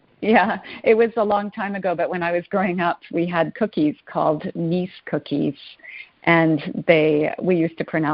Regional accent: Canada; was born in Canada. My parents were British. My mom was originally Czech, but had lived in London. They emigrated in the 1960s, and so I grew up in Canada.

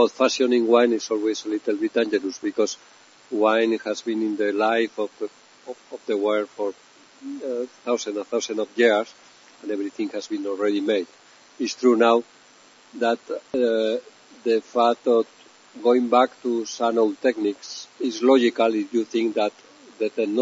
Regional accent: La Rioja, Spain; English is a second language; I am from Rioja

